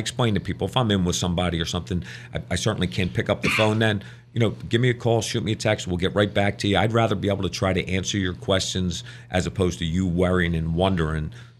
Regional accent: Philadelphia, Pennsylvania, United States; I mean, I was born and raised in Fairmount.

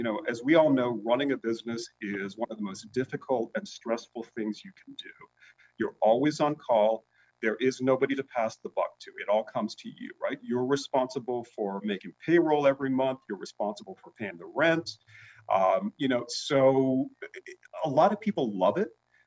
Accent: London, United Kingdom; moved away; also born or lived in Tanzania / Canada; So my basic background, I was born in Africa of all places. So I was born in Tanzania, Africa, you know, and I was very young when my parents then moved to the UK. So I grew up in London, did all of my early schooling in London.

